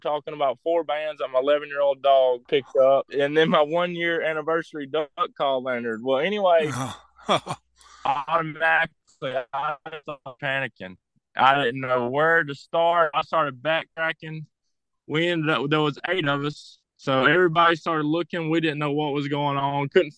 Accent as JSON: {"language": "English", "town": "Magee", "region": "Mississippi", "country": "United States", "tie": "born or raised there", "said": "I was raised in McGee, Mississippi, and I've been duck hunting per se for probably around 10-12 years"}